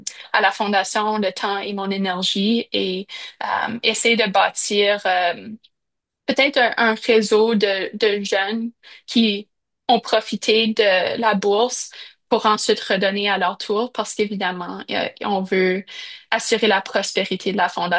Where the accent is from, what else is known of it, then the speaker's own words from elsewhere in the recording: Saskatoon, Saskatchewan, Canada; une communauté qui est un peu nouvelle pour moi, vu que j'ai grandi à Saskatoon